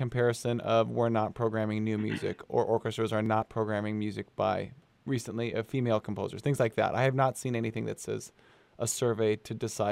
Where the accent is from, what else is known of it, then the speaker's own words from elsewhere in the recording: New Mexico, United States; And I grew up in New Mexico and remember hearing that band from time to time, just being in Albuquerque